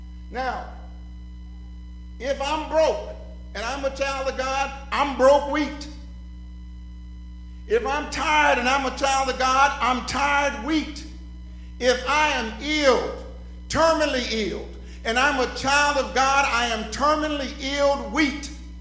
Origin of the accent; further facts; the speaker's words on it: Richmond, Virginia, United States; Now, if you'd have seen me growing up in Richmond, poor and hungry, fearful